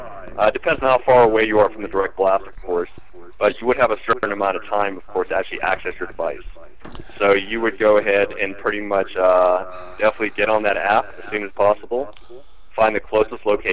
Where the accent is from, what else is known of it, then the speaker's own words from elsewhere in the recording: United States; But I love being an American.